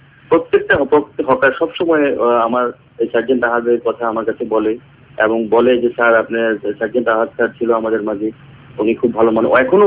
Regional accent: Dhaka, Dhaka Division, Bangladesh; actually আমি ঢাকার ছেলে

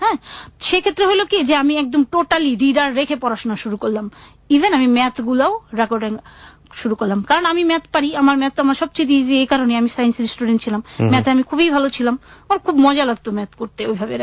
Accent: Dhaka, Dhaka Division, Bangladesh; also born or lived in Madaripur; আমি তো আসলে মাদারীপুর ডিস্ট্রিক্ট হচ্ছে মাদারীপুর, কিন্তু আমি বেসিক্যালি ঢাকার মেয়ে, পড়াশোনা করছে কোথেকে ঢাকা।

